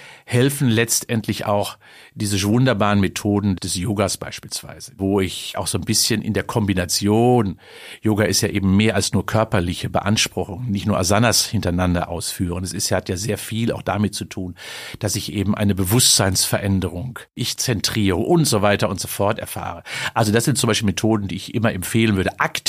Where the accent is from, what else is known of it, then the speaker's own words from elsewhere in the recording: Cologne, North Rhine-Westphalia, Germany; Und das ist die allerwichtigste Weisheit, die ich immer wieder auch als Kölner verfolge.